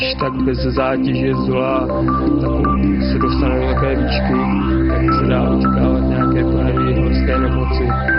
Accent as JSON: {"language": "Czech", "town": "Brno", "region": "South Moravian Region", "country": "Czechia", "said": "Já jsem teda Brňák jinak začínal"}